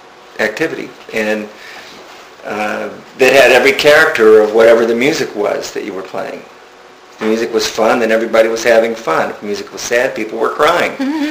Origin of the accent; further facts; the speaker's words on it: Tampa, Florida, United States; Well, I grew up in Tampa. Mm-hmm. Was born in the early 50s.